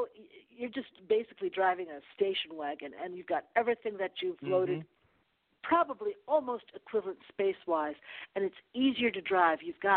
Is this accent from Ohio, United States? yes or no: no; New York, United States; I'm, as you know, I'm born and bred in New York.